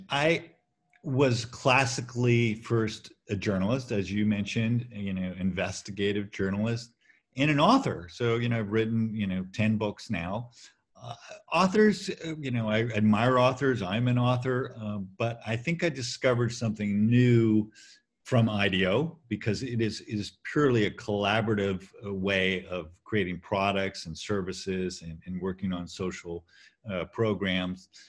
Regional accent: California, United States; You know, I'm a Californian.

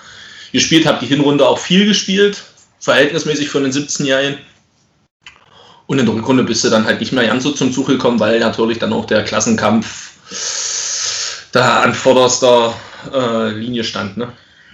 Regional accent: Holzweißig, Saxony-Anhalt, Germany; gebürtiger Holzweißer, habe in der Jugend in Holzweißig gespielt

